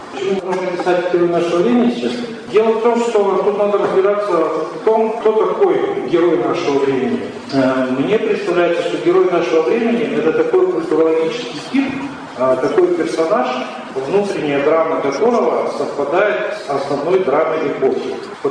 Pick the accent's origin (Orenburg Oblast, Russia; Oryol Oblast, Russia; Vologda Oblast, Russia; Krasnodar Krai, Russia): Krasnodar Krai, Russia; Sochi; я сам из Сочи